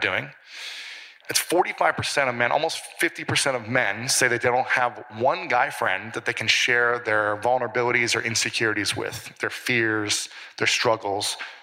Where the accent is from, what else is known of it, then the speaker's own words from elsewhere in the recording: Midwest, United States; the way I grew up in the Midwest and a lot of the friends that I know, they would never talk about this stuff growing up.